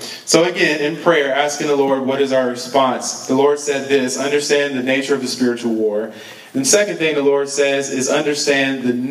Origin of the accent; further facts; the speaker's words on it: United States; I'm from America. And they say, well, what are you? And I'm like, what do you mean? I'm American. I'm a black person from America.